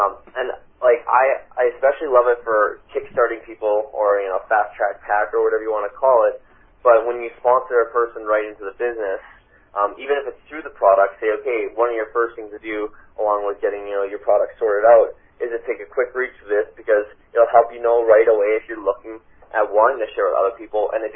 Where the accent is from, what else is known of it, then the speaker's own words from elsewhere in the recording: Canada; I also realized that I'm a Canadian up here